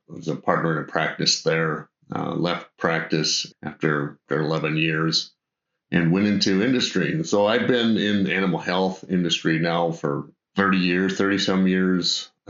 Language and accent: English; Iowa, United States; now in Sioux Falls, United States; I grew up in Northwest Iowa, not too far from where I live right now in Sioux Falls, South Dakota, on a farm.